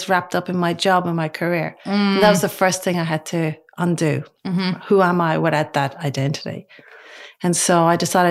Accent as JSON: {"language": "English", "country": "Ireland", "tie": "born or raised there", "said": "growing up in Ireland, I always adored chocolate"}